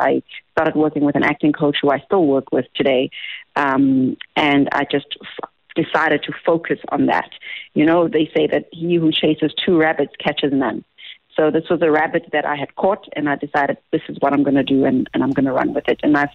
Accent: Kimberley, Northern Cape, South Africa; I'm from Kimberley. I don't live in Joburg.

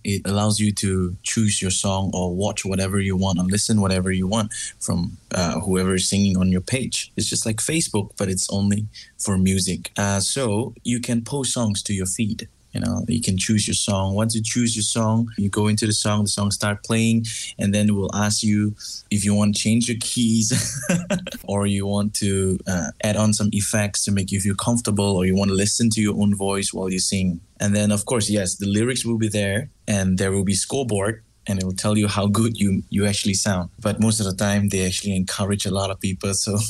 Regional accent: Ipoh, Perak, Malaysia; also born or lived in Kuala Lumpur; I'm from Ipoh, born and raised in Ipoh. I worked in KL, and now I'm back in Ipoh because of family business.

